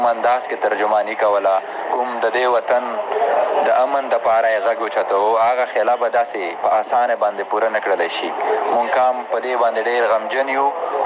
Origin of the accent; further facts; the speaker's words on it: Khyber Pakhtunkhwa, Pakistan; زه د شمالي وزیرستان اوسیدونکی یم.